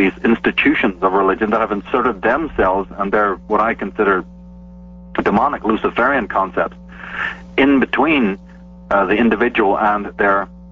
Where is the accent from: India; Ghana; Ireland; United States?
Ireland; And of course, growing up in Ireland, I was very concerned.